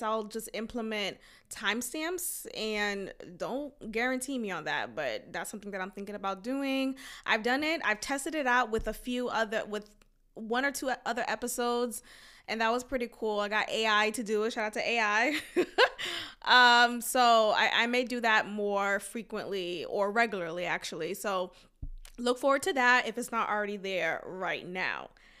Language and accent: English; Boston, Massachusetts, United States; I remember growing up in Boston, HBO was the insult that many Haitians received.